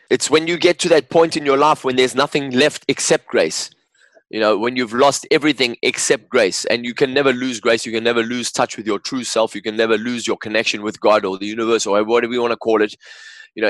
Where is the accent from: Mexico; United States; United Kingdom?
United Kingdom; England; I do love English language because obviously I'm English